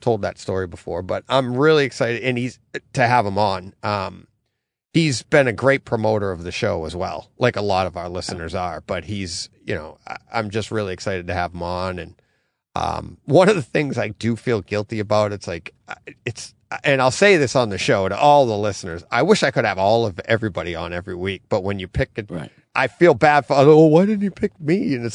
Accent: Boston, Massachusetts, United States; accent: Boston; that's my Boston accent, wicked nervous.

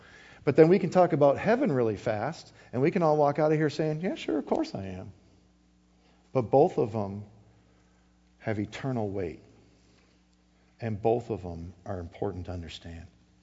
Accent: Wisconsin, United States; I'm not even talking about where I was born and raised in Wisconsin.

